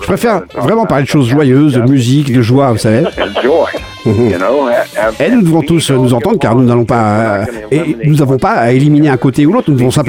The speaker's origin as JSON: {"language": "French", "country": "United States", "said": "sachant que je suis américain"}